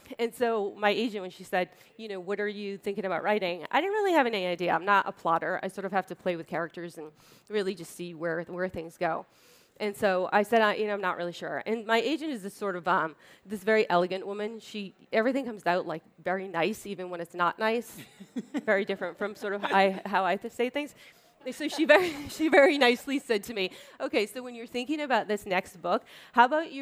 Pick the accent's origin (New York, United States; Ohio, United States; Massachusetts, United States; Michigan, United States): Massachusetts, United States; I grew up 12 miles outside of Boston in a triple-decker, middle apartment. We always had family living with us.